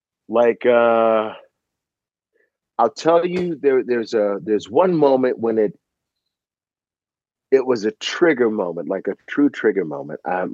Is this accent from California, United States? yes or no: yes; Los Angeles, California, United States; I was a youth minister growing up in South Central LA.